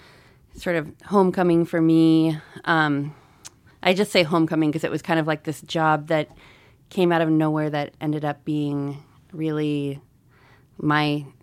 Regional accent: Missoula, Montana, United States; also born or lived in Albuquerque; Yeah. I'm from Missoula. I wasn't born here. I was born in a school bus. My parents lived in the school bus. They were traveling the United States, and I was born in Albuquerque, New Mexico.

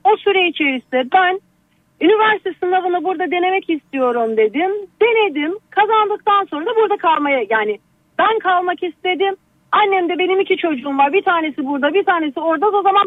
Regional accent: Iran; now in Turkey; Ben 1988 yılından beri Türkiye'de yaşıyorum. İran asıllıyım

